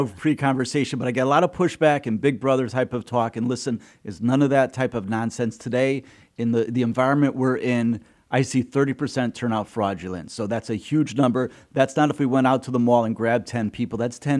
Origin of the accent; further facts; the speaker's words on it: Waterbury, Connecticut, United States; I grew up in Waterbury, Connecticut. I come from a tough city.